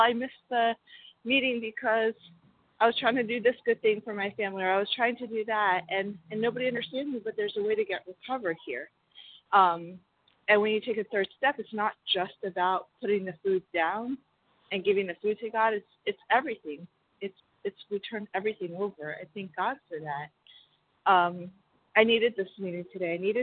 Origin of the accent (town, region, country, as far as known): Florida, United States